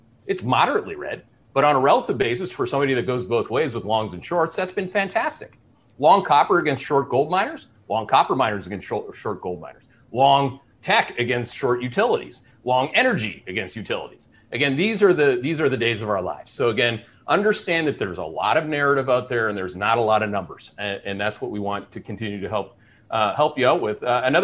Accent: Canada; accent: Canadian; Are you noticing what I'm calling out before I call it out in my Canadian accent?

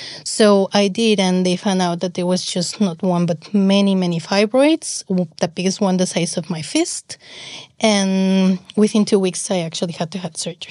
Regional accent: Mexico City, Mexico; I'm from Mexico City.

